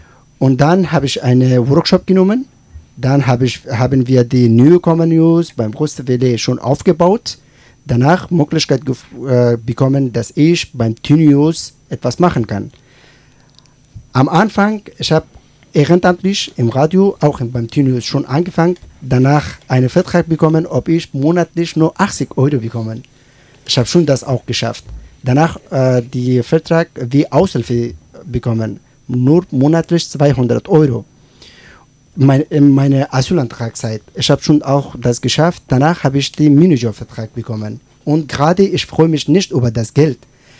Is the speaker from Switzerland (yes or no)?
no; Afghanistan; German is a second language; now in Germany; ich komme aus Afghanistan und ich bin ganz neu in Deutschland.